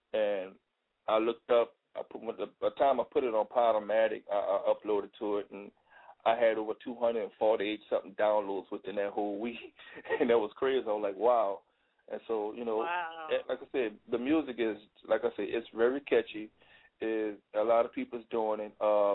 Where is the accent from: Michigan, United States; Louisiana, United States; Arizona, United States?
Louisiana, United States; New Orleans; I'm like, you know, I'm a big legend in my hometown of New Orleans, Louisiana.